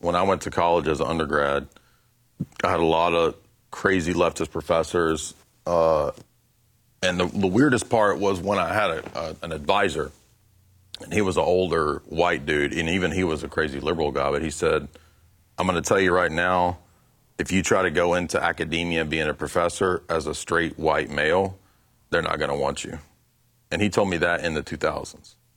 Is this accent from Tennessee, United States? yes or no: yes; Tennessee, United States; I'm from Tennessee.